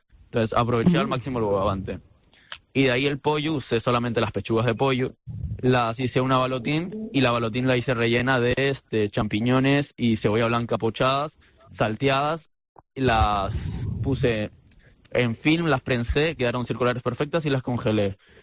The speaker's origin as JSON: {"language": "Spanish", "country": "Peru", "lives_now": "Canary Islands, Spain", "said": "porque yo soy peruano, vivo en Canarias, pero soy peruano."}